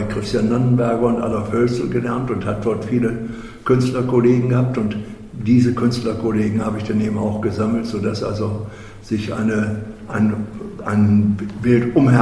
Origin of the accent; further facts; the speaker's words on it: Papenburg, Lower Saxony, Germany; born there; Wir kommen beide aus Papenburg gebürtig, haben hier in Papenburg 1970 unsere Hochzeit gefeiert.